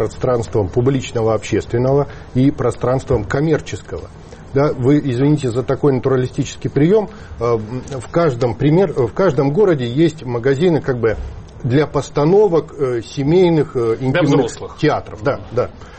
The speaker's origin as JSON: {"language": "Russian", "town": "Novosibirsk", "region": "Novosibirsk Oblast", "country": "Russia", "tie": "born or raised there", "said": "а Новосибирск мой родной город, я там родился и вырос."}